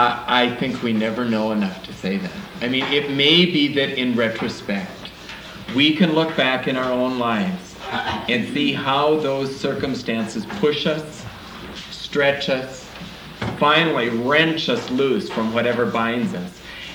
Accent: New Ulm, Minnesota, United States; I'm a pastor from New Ulm, Minnesota.

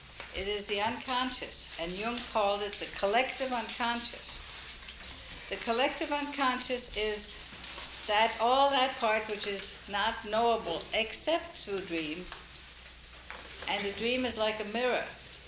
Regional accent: Minneapolis, Minnesota, United States; from Minneapolis. I'm a psychotherapist, and I've been a Jungian for over 20 years

